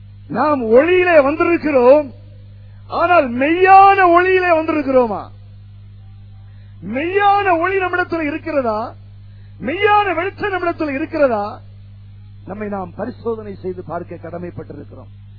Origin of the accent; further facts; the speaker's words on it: India; இந்தியாவில் என்னுடைய சின்ன வயதுல நான் சைக்கிள் ஓட்டும் போது